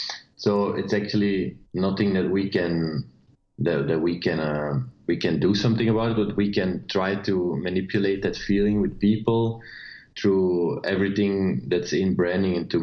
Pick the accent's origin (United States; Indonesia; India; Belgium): Belgium; I'm a designer and skateboarder from Belgium.